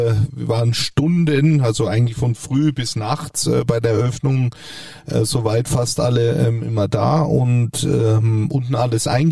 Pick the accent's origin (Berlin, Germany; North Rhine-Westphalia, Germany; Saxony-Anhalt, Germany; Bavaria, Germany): Bavaria, Germany; Ich bin Franke.